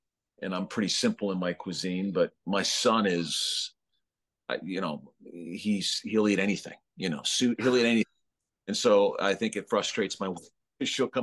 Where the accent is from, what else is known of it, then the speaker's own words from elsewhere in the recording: Calgary, Alberta, Canada; I'm originally from Calgary, Alberta. I'm Canadian, so I know cold